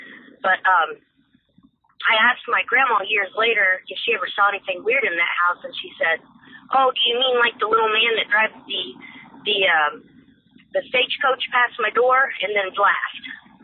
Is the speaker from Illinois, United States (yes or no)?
yes; Illinois, United States; I grew up in Southern Illinois, and this happened at my grandparents' house in the early 80s.